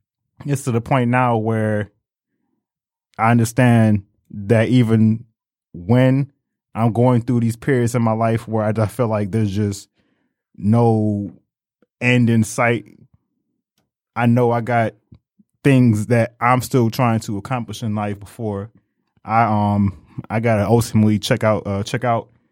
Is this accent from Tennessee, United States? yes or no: no; Detroit, Michigan, United States; I'm from Detroit myself, so I've been used to the big city life